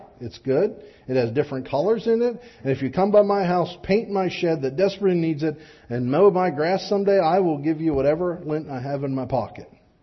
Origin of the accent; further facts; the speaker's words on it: Pennsylvania, United States; I'm from Juniata County. And Perry County is very similar.